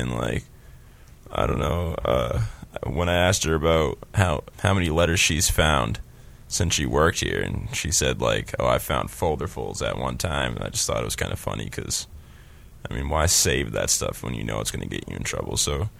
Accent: Portland, Maine, United States; Like, I'm from Portland, and there's kids who are from Palatka, Florida.

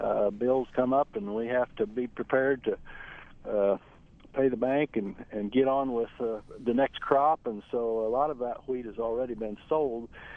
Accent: United States; But it also is somewhat pleasing for us as American producers, because we're in a position where we have high quality.

